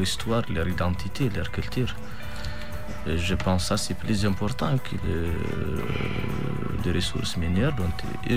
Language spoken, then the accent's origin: French; Tinzaouaten, Kidal, Mali; now in Tamanrasset, Algeria; Moi je suis d'origine de Tenzawaten, c'est la frontière de l'Algérie. Mais j'ai beaucoup, en fait, passé beaucoup de mon temps aussi à Kidal.